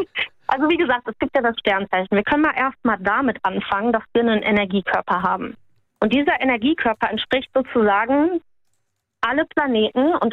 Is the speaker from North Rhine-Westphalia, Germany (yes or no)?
yes; Cologne, North Rhine-Westphalia, Germany; Sagen wir mal Köln.